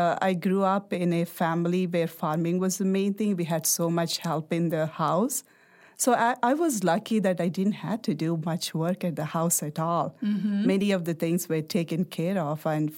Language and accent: English; India; I grew up in India. My father is a farmer. My mother is a housewife, a multi-generational household, parents, grandparents.